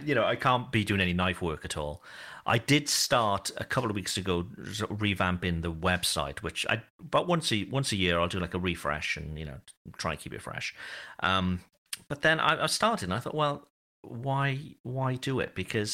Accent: Wales, United Kingdom; now in France; Welsh cheese, because even though France has some amazing cheeses, they don't do like a good strong cheddar. And that's what we miss.

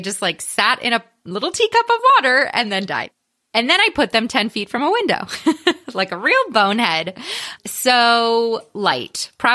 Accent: New York, United States; I think as a New Yorker, every time I go to California

